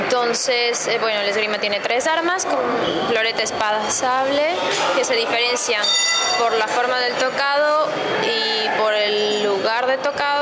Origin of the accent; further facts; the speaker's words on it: Ecuador; Yo soy de Ecuador.